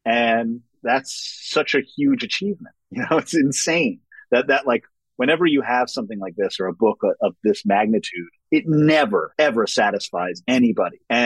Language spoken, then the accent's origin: English; New York, United States; For me, luckily, I was growing up in New York. I was around a lot of people who were Jewish.